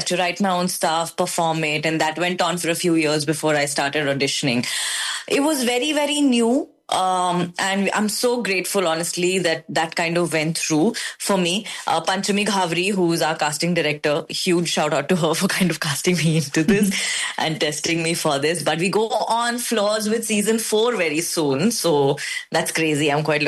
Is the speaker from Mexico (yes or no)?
no; India; I grew up in India, and in the Hindi film industry, romance is huge.